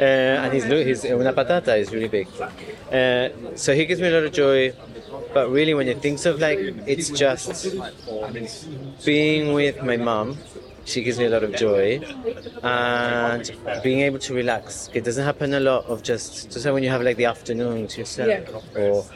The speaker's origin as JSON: {"language": "English", "country": "India", "said": "See, I know, I'm an Indian."}